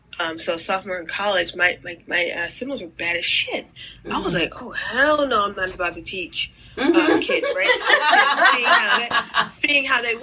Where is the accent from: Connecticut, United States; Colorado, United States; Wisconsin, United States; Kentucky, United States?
Kentucky, United States; Fort Knox; born there; I was born in Fort Knox, Kentucky, because my parents have served the country, Army.